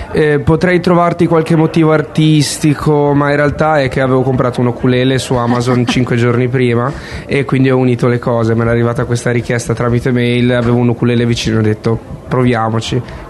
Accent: Liguria, Italy; sono liguri come me, come noi.

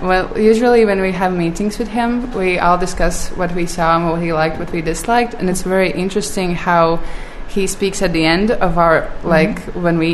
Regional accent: Latvia; English is a second language; I'm from Latvia, and I actually work as a film producer there.

